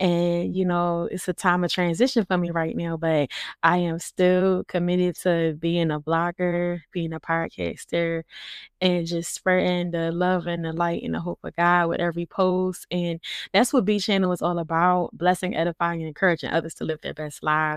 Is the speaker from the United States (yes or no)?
yes; Philadelphia, Pennsylvania, United States; I'm from Philly. I'm 35 years old.